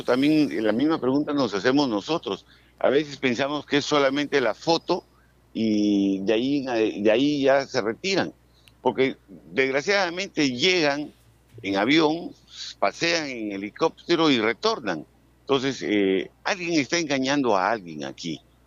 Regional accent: Piura, Peru; Nosotros también somos piuranos, somos la región, la segunda región quizás más importante del país.

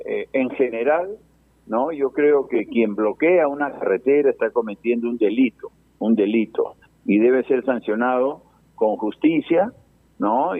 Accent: Peru; como peruano, puedo decir es que aquí nadie está ganando, ¿no?

